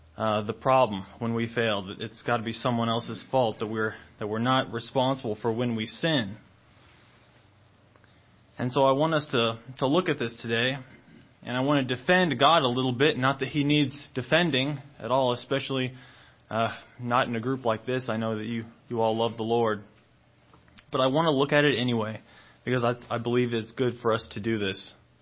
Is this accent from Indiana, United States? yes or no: no; Nebraska, United States; born there; I was born in Nebraska, and I got here as fast as I could because I do not like the cold.